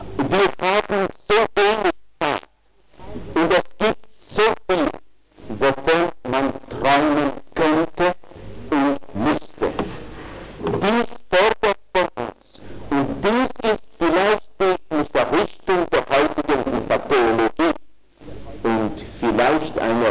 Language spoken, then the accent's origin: German; Switzerland; alles ist Mut und Kabis, wie man bei uns in der Schweiz sagt, nicht wahr?